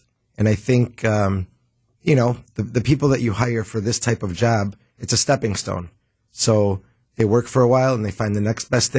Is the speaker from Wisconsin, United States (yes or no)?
yes; Milwaukee, Wisconsin, United States; Born and raised in Milwaukee.